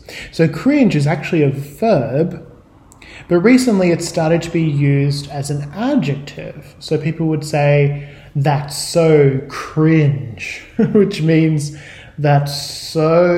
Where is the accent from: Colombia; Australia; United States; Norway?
Australia; Now, I'm from Australia